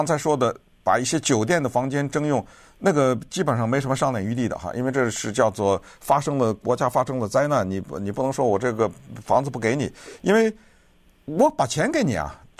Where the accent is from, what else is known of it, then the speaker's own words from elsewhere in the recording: California, United States; 联邦政府拨了30亿美元呢，来帮助我们加州人救助